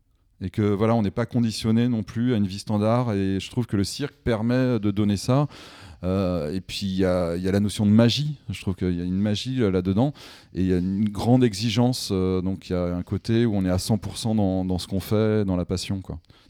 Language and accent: French; Rennes, Brittany, France; Je suis originaire de Rennes.